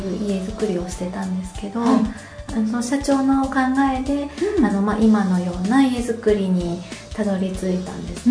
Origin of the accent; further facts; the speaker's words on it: Iida, Nagano, Japan; 長野県出身なんですけれども。